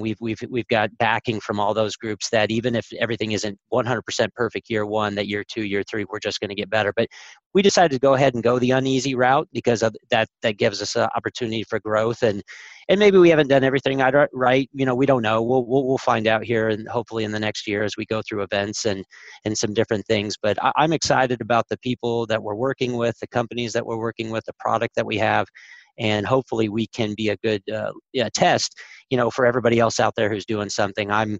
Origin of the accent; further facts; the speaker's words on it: Kansas City, Missouri, United States; he has an offer and it's my hometown, Kansas City Royals. My family's from there, whatever.